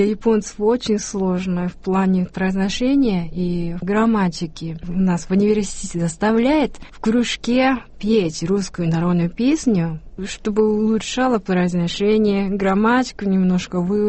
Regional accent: Kyushu, Japan; born there; Russian is a second language; Я родилась в Японии на южном острове Кюсю, и я первый раз русский язык услышала, когда перестройка начала в 1985 году.

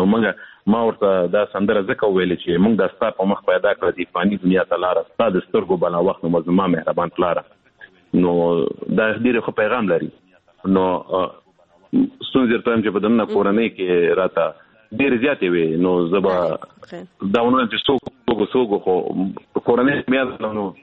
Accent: Afghanistan; زه افغان یم زه د افغان په نوم یادېږم.

